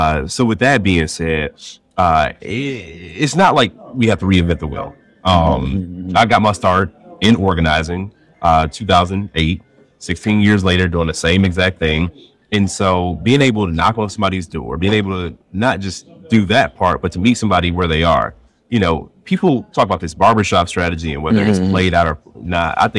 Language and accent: English; Milwaukee, Wisconsin, United States; Like I'm a product of the city. I was born in Milwaukee.